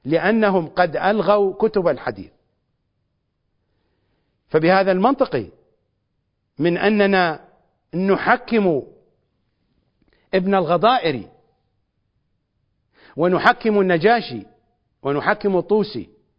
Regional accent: Iraq; accent: Iraqi; والواوي بلهجتنا الشعبية العراقية وحتى في دول عربية أخرى هو الحيوان الماكر ابن آوى

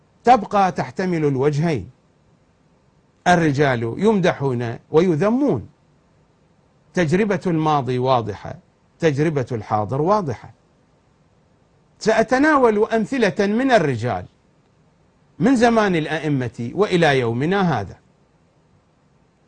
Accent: Iraq; accent: Iraqi; أصحاب الحمام بلهجتنا العراقية يعني المطيرشية، الشطار بلهجتنا العراقية يعني كلاوتشية

